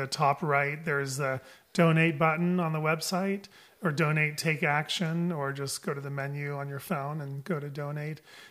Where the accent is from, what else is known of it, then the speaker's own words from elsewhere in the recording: South Carolina, United States; I mean, I love the South. I grew up in South Carolina as a young kid, and I really have a heart for that area.